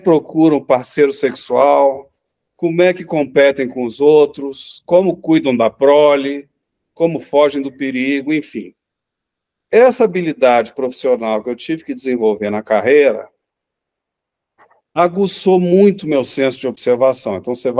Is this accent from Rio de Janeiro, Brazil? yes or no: yes; Rio de Janeiro, Brazil; do ambiente urbano do Rio de Janeiro, onde eu cresci, nas outras cidades onde eu vivi